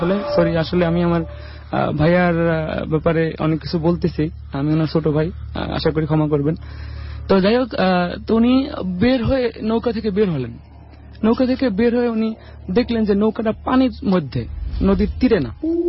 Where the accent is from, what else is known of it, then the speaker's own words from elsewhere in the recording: Barisal, Barisal Division, Bangladesh; now in Dubai, United Arab Emirates; আমার দেশের বাড়ি বরিশালে, আমি দেশের বাইরে থাকি, আমি দুবাইতে থাকি।